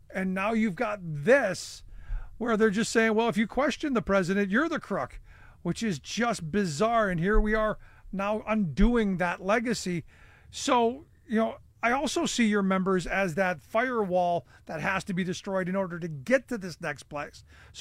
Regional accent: Cleveland, Ohio, United States; I remember the 70s, you know, growing up in Cleveland, which was in a manufacturing hub of the country.

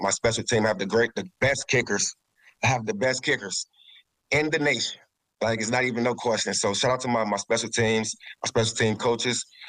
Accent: Chicago, Illinois, United States; Racine is like my second city, even though I'm from Chicago

